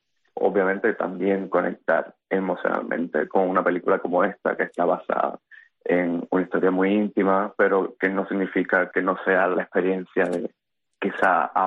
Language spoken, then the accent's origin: Spanish; Cuba; moved away; marcar mi condición también como exiliado cubano